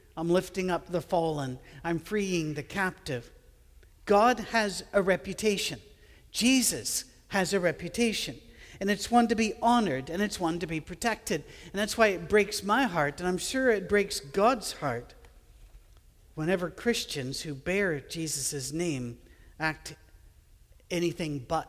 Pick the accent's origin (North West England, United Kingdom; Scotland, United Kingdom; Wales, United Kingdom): Scotland, United Kingdom; I'm a Scottish guy with an Irish first name, and people will look at it and say, how did that happen?